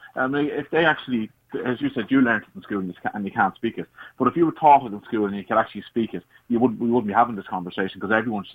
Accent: Ireland; I can't speak it at all, but I'm Irish.

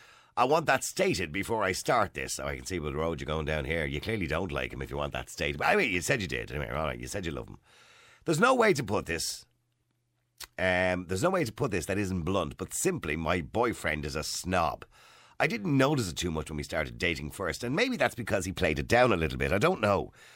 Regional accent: Ireland; We're typical Irish.

